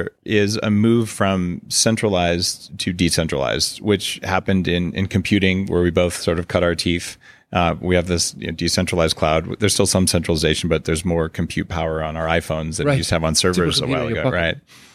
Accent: United States; now in Canada; I'm a permanent resident, but I'm American.

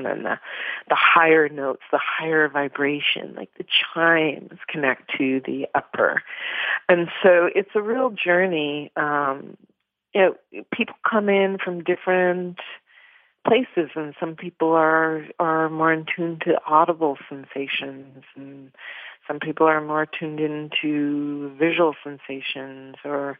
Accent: Toronto, Ontario, Canada; I grew up growing up in Toronto

